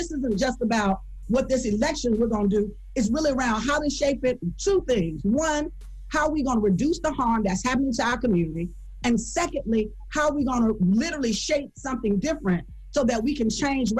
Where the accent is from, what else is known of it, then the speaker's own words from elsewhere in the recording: Alabama, United States; I'm from Alabama, y'all. I'm from the deep, dirty South.